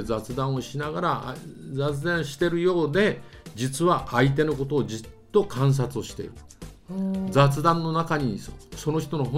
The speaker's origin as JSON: {"language": "Japanese", "region": "Fukuoka", "country": "Japan", "said": "たまたま福岡だったら僕も福岡だから、はい、僕も福岡ですよ"}